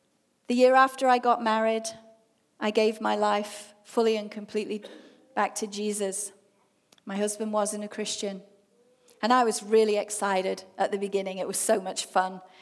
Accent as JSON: {"language": "English", "region": "England", "country": "United Kingdom", "said": "we're both English, and we were both married to stubborn Englishmen who just would not accept Jesus."}